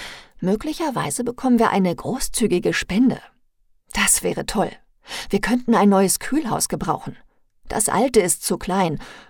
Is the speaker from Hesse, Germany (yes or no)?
no; Duisburg, North Rhine-Westphalia, Germany; accent: Ruhr dialect; Trotz des Ärgers, den es in Marxloh hin und wieder gibt, habe ich noch nie das Bedürfnis verspürt, Duisburg und damit den Ruhrpott zu verlassen. Ich liebe meine Geburtsstadt mit all ihrem Charme und der Industriekultur. Der Kohlenpott-Dialekt ist nirgendwo so schön wie bei uns.